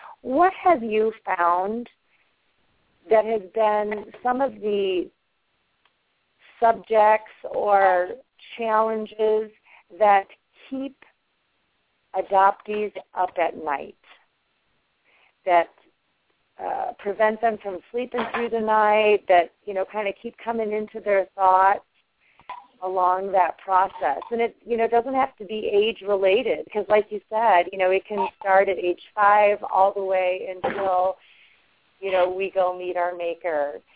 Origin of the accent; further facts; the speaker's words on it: United States; And as an American adoptee, I have, you know, we have more of a privilege perhaps to be reunified